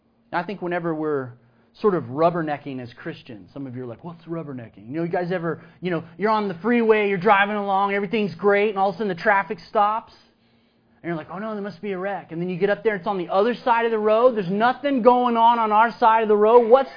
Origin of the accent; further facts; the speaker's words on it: Texas, United States; something that should make all of us as Texans proud.